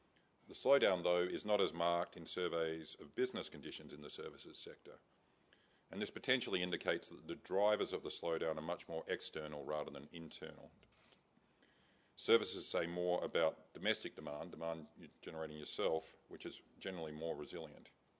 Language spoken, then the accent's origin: English; Adelaide, South Australia, Australia; thank you very much to AmCham for giving me the opportunity to speak in my hometown of Adelaide.